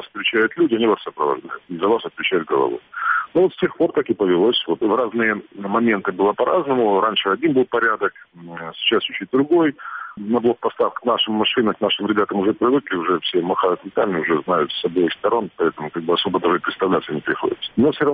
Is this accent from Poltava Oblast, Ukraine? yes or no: no; Kyiv, Ukraine; что мы из Киева